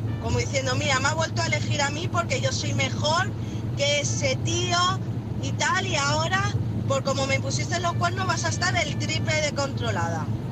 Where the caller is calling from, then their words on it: Madrid, Community of Madrid, Spain; de Madrid.